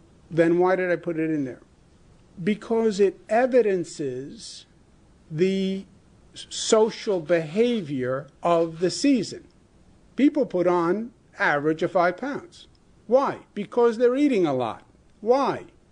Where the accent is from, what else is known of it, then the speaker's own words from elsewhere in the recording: Queens, New York, United States; Just because Hollis, Queens has a high infection rate, it's my hometown, I can say it, doesn't mean all of Queens has to close down